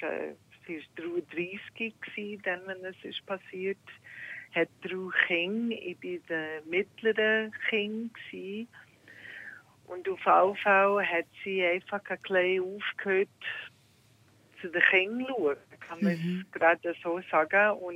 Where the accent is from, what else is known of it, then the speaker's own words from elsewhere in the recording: United States; German is a second language; Also eigentlich bin ich Amerikanerin.